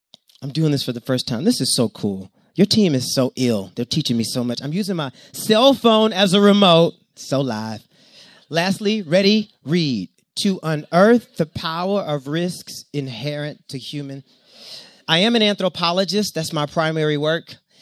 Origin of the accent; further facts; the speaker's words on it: the South, United States; And I'm from the South, and I always say, yes, ma'am.